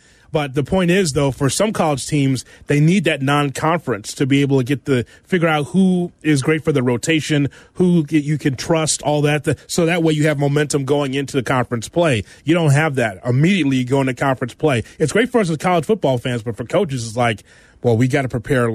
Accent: Midwest, United States; accent: Midwestern; Pardon my Midwestern accent.

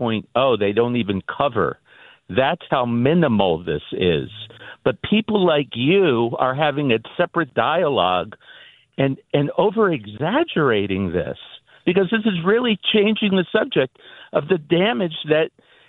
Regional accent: Los Angeles, California, United States; Hi. I'm from Los Angeles, and my brother's a Los Angeles County Sheriff.

